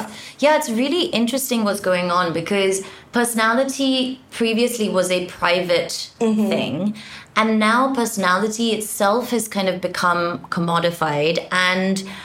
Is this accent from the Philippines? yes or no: no; England, United Kingdom; I grew up in England. You're very kind of reserved